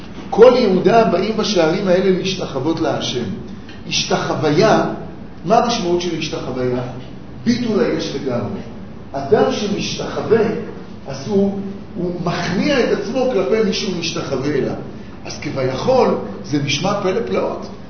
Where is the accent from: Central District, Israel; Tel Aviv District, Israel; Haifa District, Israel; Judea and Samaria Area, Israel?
Tel Aviv District, Israel; Tel Aviv; אנחנו גדלנו בתל אביב